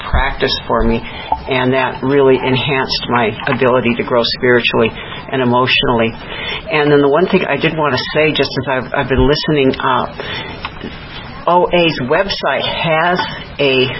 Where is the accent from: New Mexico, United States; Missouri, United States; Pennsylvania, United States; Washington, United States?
New Mexico, United States; Albuquerque; I'm from Albuquerque, New Mexico, and I've been in program for just a little over 15 years